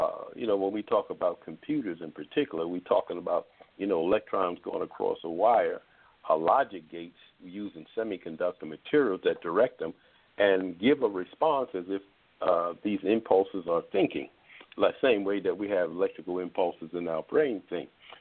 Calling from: Baltimore, Maryland, United States; I'm calling from Baltimore, Maryland.

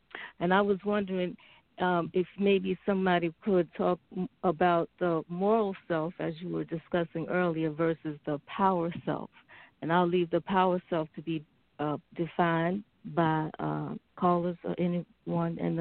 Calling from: Richmond, Virginia, United States; Richmond, Virginia.

